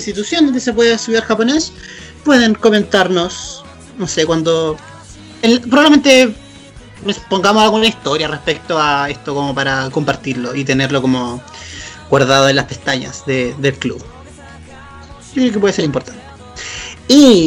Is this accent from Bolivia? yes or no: no; Concepción, Biobío, Chile; por lo menos acá en Concepción, hola, somos de Concepción, estamos nosotros